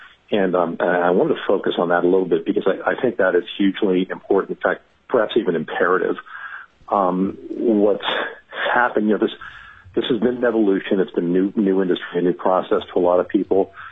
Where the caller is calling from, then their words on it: Anchorage, Alaska, United States; I'm calling from Anchorage.